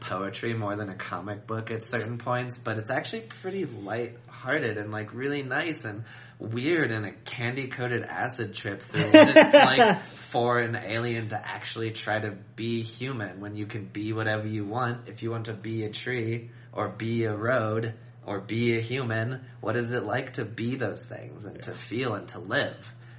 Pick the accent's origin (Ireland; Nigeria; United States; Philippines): Ireland; being Irish myself